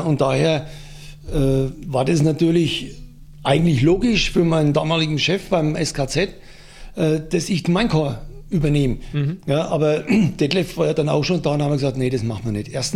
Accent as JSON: {"language": "German", "region": "Bavaria", "country": "Germany", "lives_now": "Switzerland", "said": "Sicherlich weit in der Schweiz, aber trotzdem als Franke geht sowas nie an einem spurlos vorbei."}